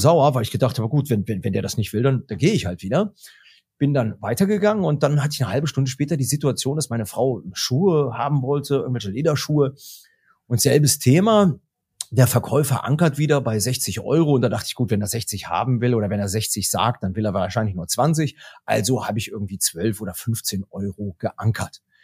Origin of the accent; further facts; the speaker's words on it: Germany; Und wie ich halt so bin als Deutscher, 1,90 Meter groß, gucke ihn von oben herab